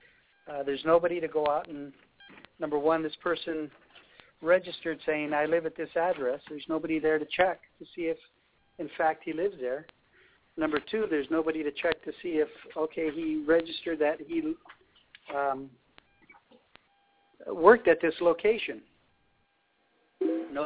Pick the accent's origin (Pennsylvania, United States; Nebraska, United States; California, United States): California, United States; Born and raised in the Bay Area. Ended up going to school while I was at work at the sheriff's office.